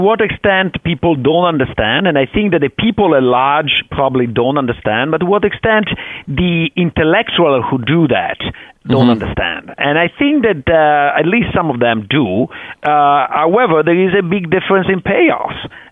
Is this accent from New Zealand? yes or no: no; Italy; English is a second language; I grew up in Italy, 50 miles away from communist Yugoslavia, in a country that had the largest communist country in the West.